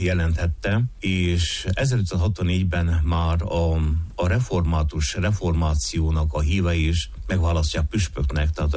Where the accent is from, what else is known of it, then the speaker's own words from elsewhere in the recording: Homoródalmás, Harghita, Romania; Homorodalmási származás vagyok, Hargita megyéből, és abban az időben, amikor születtem és felnőttem, Homorodalmás volt egyházunk egyik legnagyobb falusi gyülekezete